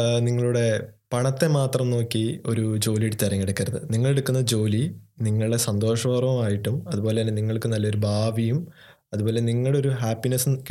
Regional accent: India; first language Malayalam; German is a second language; Meine Muttersprache ist Malayalam, mhm. Aber in India, ich glaube, die Leute sprechen mehr als 20 Sprachen.

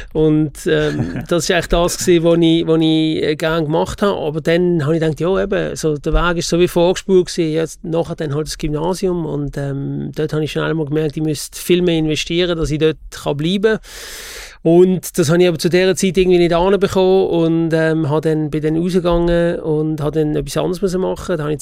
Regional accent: Basel, Switzerland; Region Basel aufgewachsen.

